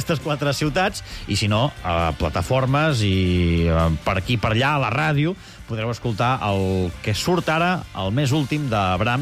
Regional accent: Súria, Catalonia, Spain; I l'hauria de saber perquè sóc de Súria

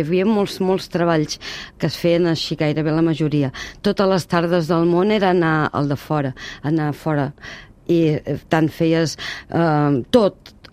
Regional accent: Valls, Catalonia, Spain; No, jo sóc de Valls, vaig néixer a Valls i a Valls vaig començar a fer teatre

